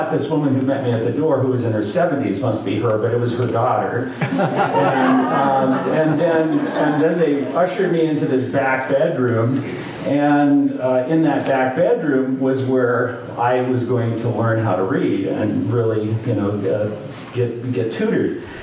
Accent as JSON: {"language": "English", "town": "Odessa", "region": "Washington", "country": "United States", "tie": "born or raised there", "also_born_or_lived": "Calgary, Canada", "first_language": "de", "second_language": "English", "said": "my German immigrant parents came to this, they immigrated to Canada. I was born there in Calgary, Alberta. And then they immigrated to Odessa, Washington, which is not too far from here. Odessa is a small German-Russian community. And I was a German speaker in the house. My first language was German."}